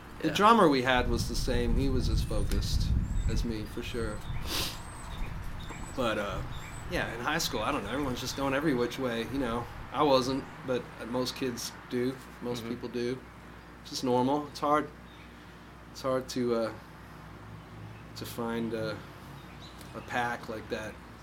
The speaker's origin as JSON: {"language": "English", "country": "Canada", "said": "I said, \"I'm from Canada,\""}